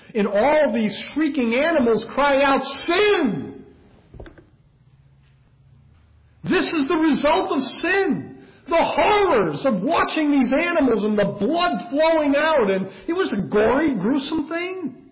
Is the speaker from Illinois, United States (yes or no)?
yes; Illinois, United States; Now, I grew up in Illinois, and we would take trips to Iowa